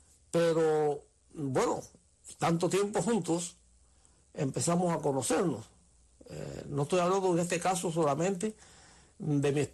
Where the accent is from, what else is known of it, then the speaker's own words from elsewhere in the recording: Las Villas, Cuba; los de Las Villas, de la provincia donde soy yo